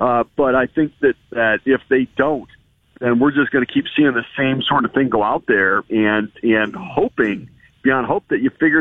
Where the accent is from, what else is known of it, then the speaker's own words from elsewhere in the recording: Detroit, Michigan, United States; And I remember as a kid, I went to a Detroit Tigers, growing up in Detroit, I went to a Tigers game against the Kansas City Royals.